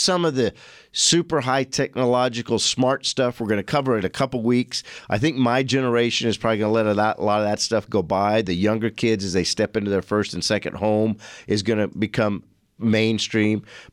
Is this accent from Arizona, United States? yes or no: yes; Phoenix, Arizona, United States; I didn't know we had a cornhole tournament in Phoenix, Arizona.